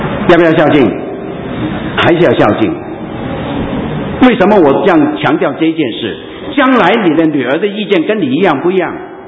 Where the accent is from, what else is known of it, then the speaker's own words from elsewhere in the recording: China; 跟长辈有关，特别是我们中国人。